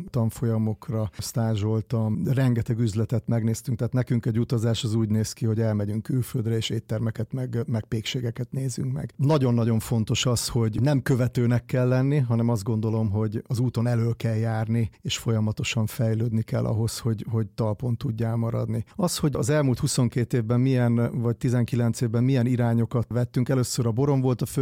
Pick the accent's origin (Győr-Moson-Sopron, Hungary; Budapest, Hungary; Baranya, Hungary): Győr-Moson-Sopron, Hungary; Kópháza; also born or lived in Miskolc; Miskolcon születtem egyébként, de egy évesen visszakerültünk, vagy másfél évesen kerültem vissza Kópházára Sopron mellett egy kis faluba.